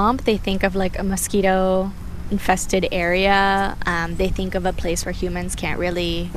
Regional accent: Miami, Florida, United States; also born or lived in Cuba; Grown up in Miami since I was 8 years old. I came from Cuba

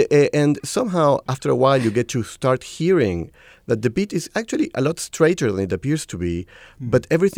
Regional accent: Buenos Aires, Argentina; I grew up in Buenos Aires, Argentina

